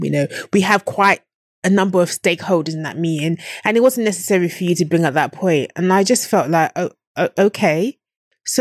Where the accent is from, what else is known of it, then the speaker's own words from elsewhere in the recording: United Kingdom; I'm British